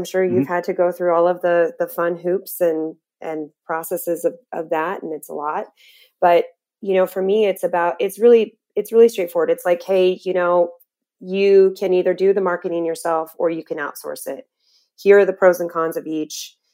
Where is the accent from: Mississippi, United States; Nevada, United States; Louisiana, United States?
Nevada, United States; Las Vegas; I'm from Vegas originally.